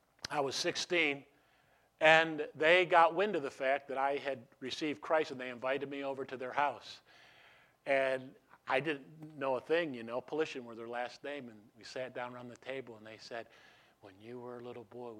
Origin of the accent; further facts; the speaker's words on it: Herkimer, New York, United States; born there; And I marked that time in that place where I was born